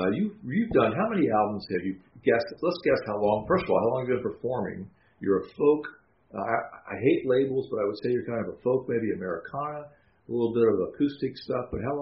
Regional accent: Kentucky, United States; I know what that is because I'm from Kentucky.

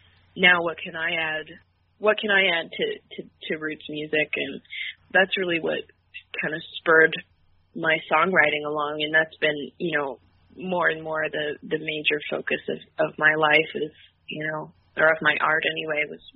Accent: Montreal, Quebec, Canada; So I'm originally from Montreal, Quebec.

